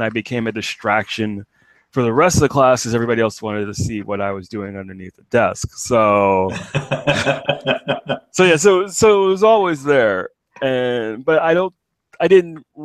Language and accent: English; New York City, New York, United States; I'm originally from New York City. I'm born and raised, traveled around a little bit, but I'm currently live back in New York. So I'm in Brooklyn.